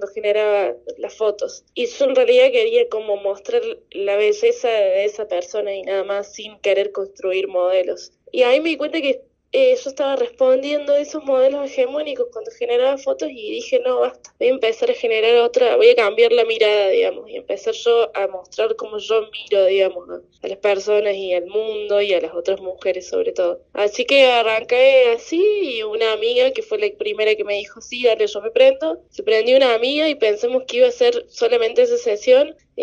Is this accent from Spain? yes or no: no; La Calera, Córdoba, Argentina; La primera la hice en Calera, yo soy de La Calera, así que la hicimos ahí.